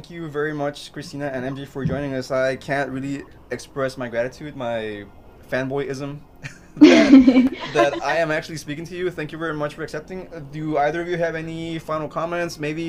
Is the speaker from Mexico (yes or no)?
yes; Mexico; growing up in Mexico, I kind of heard some of these, and you still hear some of this